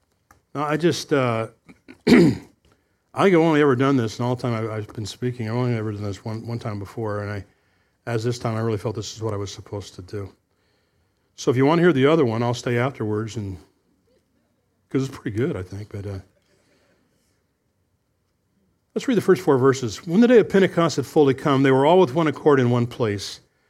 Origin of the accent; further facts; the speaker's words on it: Glendale, California, United States; when I grew up in Glendale, California, and you were either Mormon, Jewish, or Presbyterian.